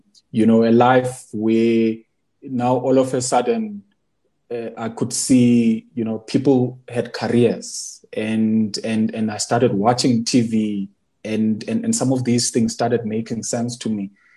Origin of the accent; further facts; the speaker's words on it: Eastern Cape, South Africa; I come from the Eastern Cape, and I was born in deep rural Eastern Cape, you know, 1 hour bus drive to town, and no electricity, no running water.